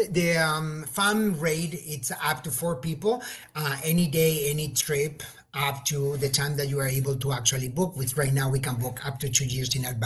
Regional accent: Barcelona, Catalonia, Spain; Where is the city that I'm actually from? Yes, I'm from Barcelona.

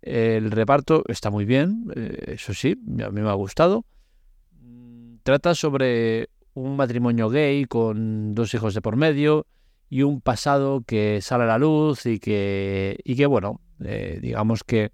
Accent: Barcelona, Catalonia, Spain; Yo que soy un enamorado de Madrid, pese a que soy de Barcelona

